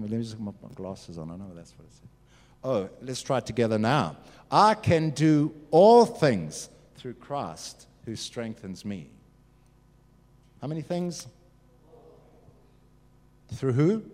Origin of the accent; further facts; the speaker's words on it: South Africa; I'm a South African, I'm a white South African